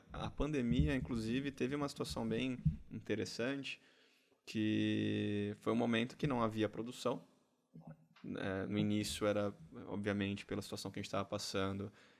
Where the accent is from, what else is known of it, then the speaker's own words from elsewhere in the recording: Santos, São Paulo, Brazil; sou santista da cidade de Santos.